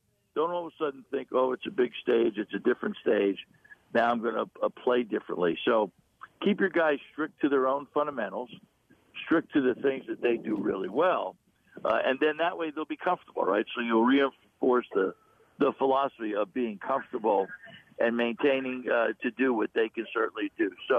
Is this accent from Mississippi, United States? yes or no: no; New Jersey, United States; And, of course, I'm from Jersey and the New York area.